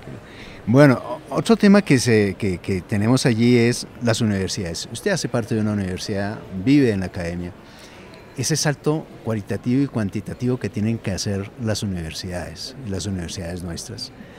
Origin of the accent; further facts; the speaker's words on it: Colombia; ¿estaríamos preparados como colombianos, como universidades, como instituciones, a un cambio de paradigma tan grande como ese?